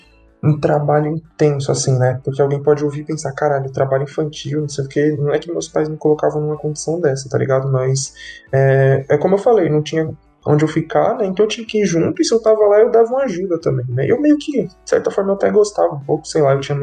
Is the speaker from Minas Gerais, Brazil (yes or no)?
no; São Paulo, Brazil; now in Guarulhos, Brazil; Eu moro em Guarulhos, mas eu nasci e cresci em São Paulo, na Zona Norte, né? No distrito da Brasilândia, na periferia do extremo norte de São Paulo. E na adolescência, eu e minha família, a gente se mudou aqui para Guarulhos, uma cidade da Zona Norte também.